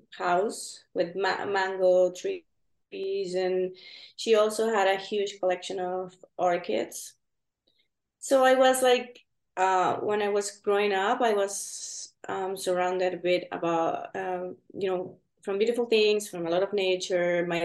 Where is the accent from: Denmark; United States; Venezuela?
Venezuela; I'm from Venezuela and I grew up there. My whole family is from there.